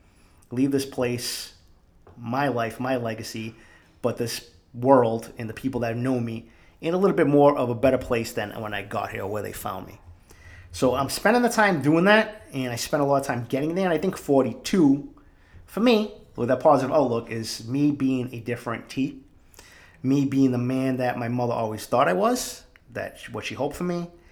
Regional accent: Boston, Massachusetts, United States; growing up in East Boston. Now I literally have a fucking 9-foot glass window overlooking Fenway Park.

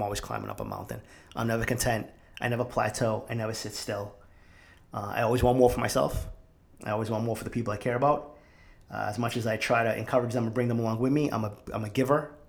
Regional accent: Boston, Massachusetts, United States; growing up in East Boston. Now I literally have a fucking 9-foot glass window overlooking Fenway Park.

